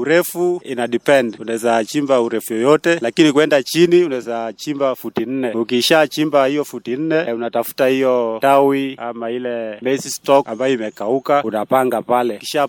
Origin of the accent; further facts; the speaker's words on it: Busia County, Kenya; Jinsi ulivyosema, mimi natoka eneo bunge la Teso Kusini, hasa Amkura Central Ward, Okatekok sub location.